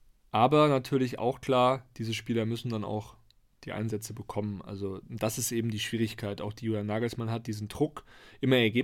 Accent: Hesse, Germany; Ich komme ja auch aus der Nähe von Frankfurt ursprünglich

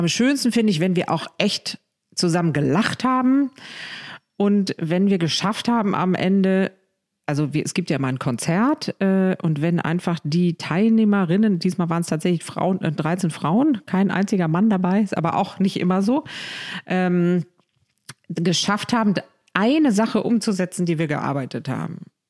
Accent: Northern Germany, Germany; weil ich bin natürlich im Norden aufgewachsen.

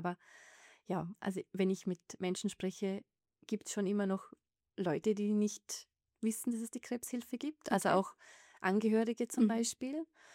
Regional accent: Vorarlberg, Austria; Und wir sind auch als Vorarlberger am weitesten entfernt von den Wiedern.

